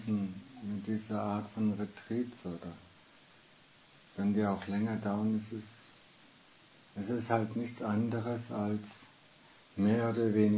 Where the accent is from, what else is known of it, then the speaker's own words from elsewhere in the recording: Augsburg, Bavaria, Germany; also born or lived in Stuttgart / United States / Hamburg / England; Wisst ihr eigentlich, dass ich ein gebürtiger Stuttgarter bin? Stuttgart-Wallingdorf geboren. Zufall, oder? Meiching in Landhaussiedlung aufgewachsen. Ja, in einigen Teilen von Deutschland gelebt. Augsburg danach aufgewachsen. USA studiert, Hamburg gearbeitet